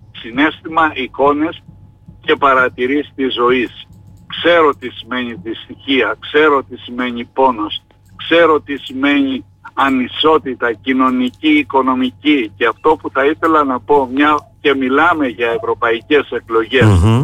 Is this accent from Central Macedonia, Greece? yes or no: no; Crete, Greece; ολόκληρη την Ελλάδα και ειδικότερα την Κρήτη, την πατρίδα μου